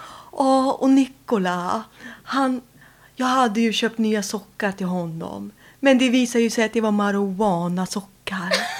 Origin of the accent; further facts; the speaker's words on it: Falkenberg, Halland County, Sweden; När jag växte upp här i Falkenberg, va?